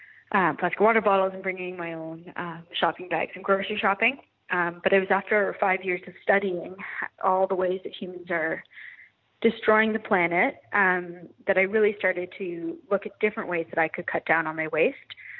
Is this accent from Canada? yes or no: yes; Toronto, Ontario, Canada; I grew up in Toronto and came to Dal in 2011